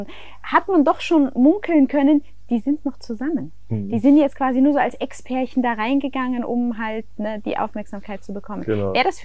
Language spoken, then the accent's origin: German; Germany; ich meine, als Deutscher kann ich da sagen, ne, 80 Millionen